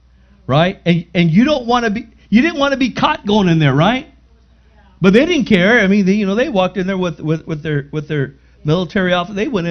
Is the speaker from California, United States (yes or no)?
yes; National City, California, United States; When I was a kid, I grew up in National City, 1927 Orange Street.